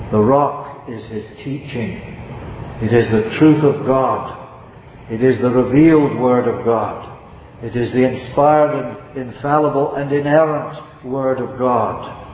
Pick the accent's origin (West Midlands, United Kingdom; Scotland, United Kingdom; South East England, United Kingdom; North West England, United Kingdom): Scotland, United Kingdom; Edinburgh; The oldest building in my hometown, Edinburgh in Scotland, is a little stone chapel that is perched up on the top of the Castle Rock.